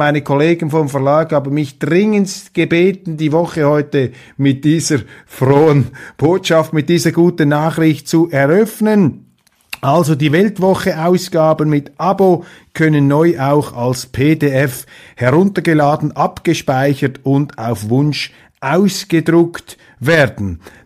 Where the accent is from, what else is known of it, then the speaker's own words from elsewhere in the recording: Switzerland; Und für mich als Schweizer ist das natürlich ein klarer Missbrauch staatlicher Autorität.